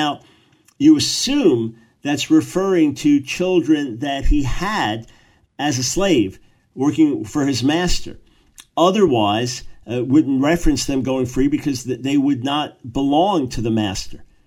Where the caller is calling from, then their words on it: London, United Kingdom; So I come your way from Greater London, England. I believe I'll be in Ilford most of the weekend